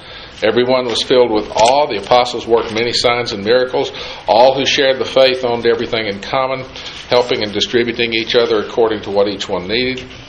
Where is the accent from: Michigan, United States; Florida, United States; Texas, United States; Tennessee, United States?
Tennessee, United States; Oak Ridge; born there; I was born in a real unusual place. I was born in Oak Ridge, Tennessee.